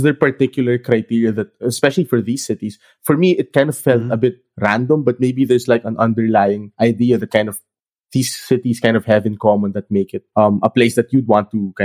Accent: Philippines; now in Germany; as a Filipino person and a non-European person, it's just that our passports are not very strong.

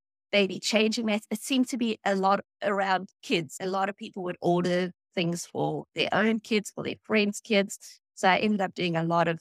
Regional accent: South Africa; I mean, growing up in South Africa, we are much more conservative.

